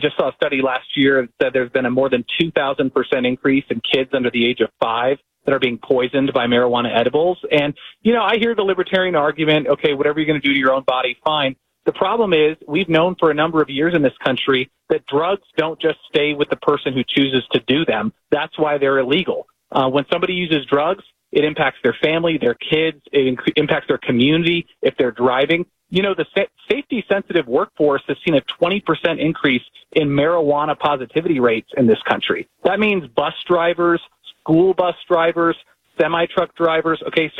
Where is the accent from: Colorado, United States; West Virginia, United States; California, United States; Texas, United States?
Colorado, United States; I'm from Colorado, I know you're in Oregon, so you're no stranger, but I'm from Colorado, and our roads are a nightmare